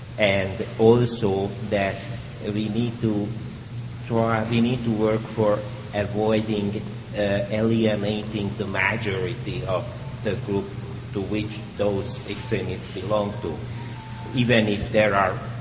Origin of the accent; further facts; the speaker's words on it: Budapest, Hungary; English is a second language; I am from Central Europe, Budapest